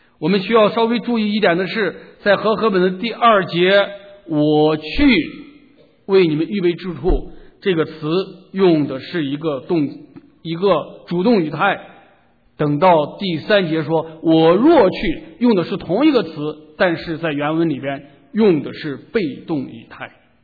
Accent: China; 因为我们中国人几千年来误解了

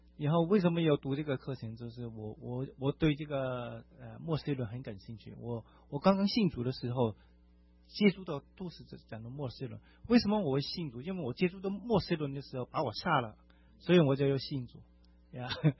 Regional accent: Hong Kong; 我也是从香港来的。

